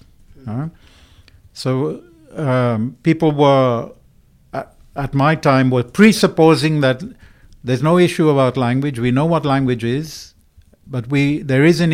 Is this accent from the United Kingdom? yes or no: yes; England, United Kingdom; And I grew up in England speaking English and being treated as a foreigner.